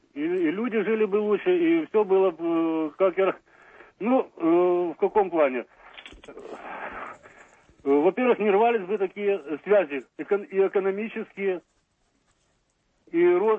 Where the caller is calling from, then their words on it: Kyiv, Ukraine; Я із Києва